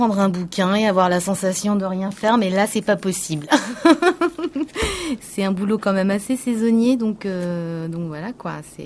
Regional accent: Villefranche-de-Rouergue, Occitanie, France; Bah, je suis près de Villefranche-de-Rouergue, voilà.

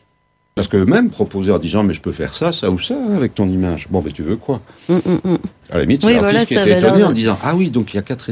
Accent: Belgium; je suis belge d'origine.

